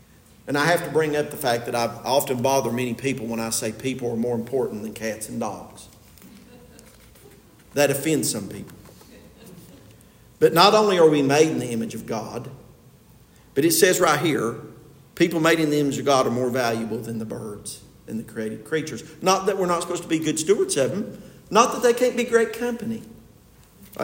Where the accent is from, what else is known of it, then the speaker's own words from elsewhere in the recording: Delbarton, West Virginia, United States; Now, I grew up in Del Barton, West Virginia.